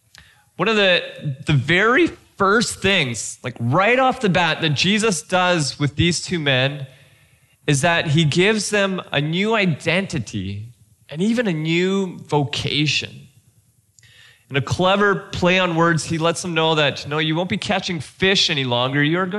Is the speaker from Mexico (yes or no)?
yes; Mexico; I grew up in Mexico, so I don't remember the War of 1812.